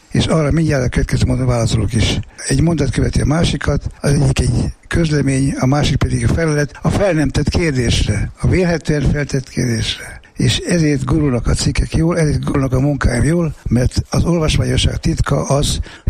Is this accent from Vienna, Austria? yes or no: yes; Vienna, Austria; A feleltel igen egyszerű. Bécsi, magyar vagyok.